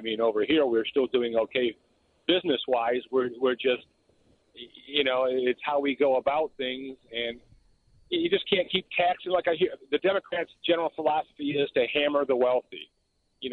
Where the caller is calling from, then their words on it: Chicago, Illinois, United States; I'm calling from Chicago.